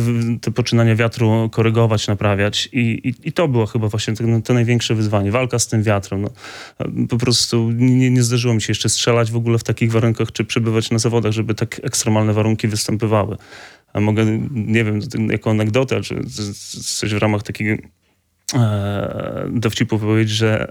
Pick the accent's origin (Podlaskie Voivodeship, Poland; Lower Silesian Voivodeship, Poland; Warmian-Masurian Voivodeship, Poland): Warmian-Masurian Voivodeship, Poland; Orzysz; pochodzę z gminy Orzysz, z małej miejscowości, spod Orzysza